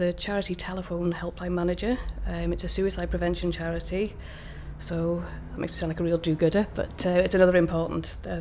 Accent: Wrexham, Wales, United Kingdom; My date of birth is the 9th of May 1967 and I'm from Wrexham, North Wales.

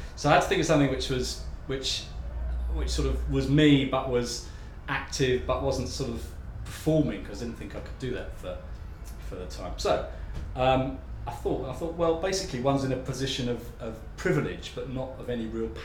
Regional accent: Bristol, South West England, United Kingdom; I'm from Bristol, and I'm 52.

